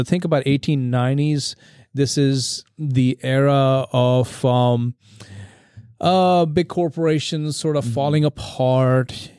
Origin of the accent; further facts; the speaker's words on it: India; growing up in India, the roads are dusty.